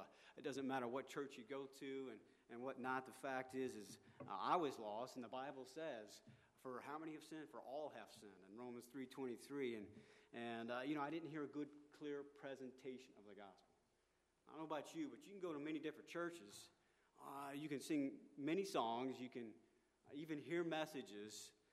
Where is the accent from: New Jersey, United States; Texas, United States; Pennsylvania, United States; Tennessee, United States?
Tennessee, United States; And but I'm originally from Tennessee